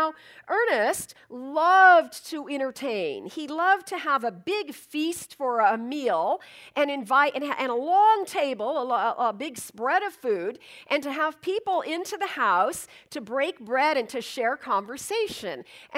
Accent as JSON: {"language": "English", "town": "Pasadena", "region": "California", "country": "United States", "tie": "born there", "said": "I was born in Pasadena, still have relatives in Pasadena."}